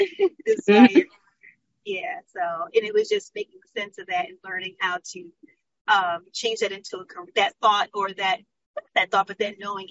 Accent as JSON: {"language": "English", "region": "New Jersey", "country": "United States", "lives_now": "Washington, United States", "said": "No, I'm actually from New Jersey. I live in D.C. I'm based in D.C."}